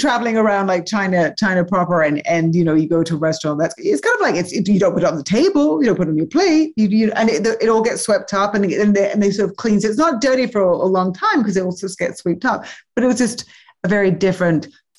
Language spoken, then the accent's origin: English; England, United Kingdom; also born or lived in Hong Kong / Taiwan; now in United States; I grew up in England. I'm originally English, and now I'm American as well.